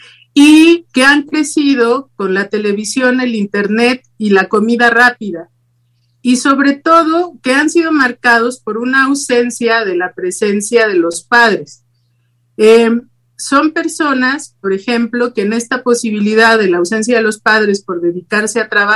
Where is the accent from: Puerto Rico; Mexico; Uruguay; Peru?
Mexico; como parte de lo que vive en nosotros como mexicanos.